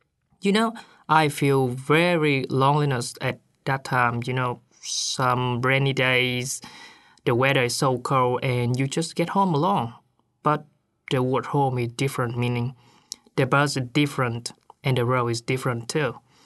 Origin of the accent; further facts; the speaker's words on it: Vietnam; English is a second language; now in Christchurch, New Zealand; I'm from Vietnam. I'm an international student at IRA in Christchurch now.